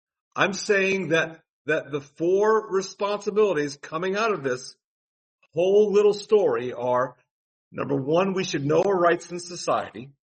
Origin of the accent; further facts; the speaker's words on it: United States; I'm an American through and through. I'm as patriotic an American as you're going to find anywhere. I love my country.